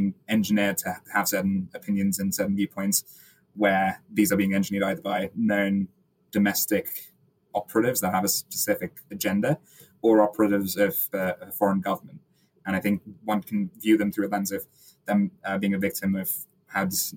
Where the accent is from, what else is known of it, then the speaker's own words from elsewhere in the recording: Stone, West Midlands, United Kingdom; my hometown, Stone, happened to be the highest Brexit voting town in all of the UK